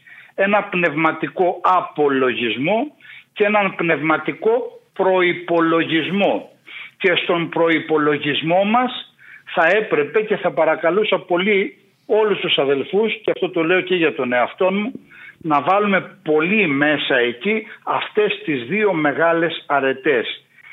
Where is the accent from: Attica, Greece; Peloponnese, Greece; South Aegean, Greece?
Peloponnese, Greece; πρόσφατα επισκέφθηκα το σπήλαιο που βρίσκεται στην πατρίδα μου, το σπήλαιο του Δηρού